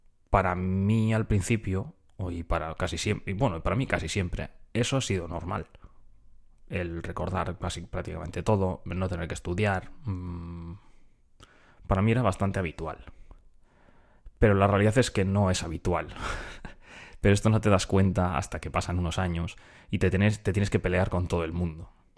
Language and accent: Spanish; Spain; accent: Spanish; yo me hablo en inglés con bastante naturalidad. O sea, sí que se nota, tengo mucho acento español